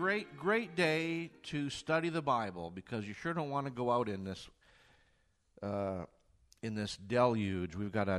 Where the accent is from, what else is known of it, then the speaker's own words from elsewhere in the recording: Canada; now in United States; You know, being born and raised in Canada, winters are long and hard.